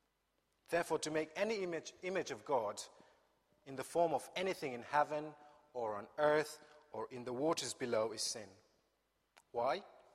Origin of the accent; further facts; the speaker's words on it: India; I come from India, where idol worship is prevalent.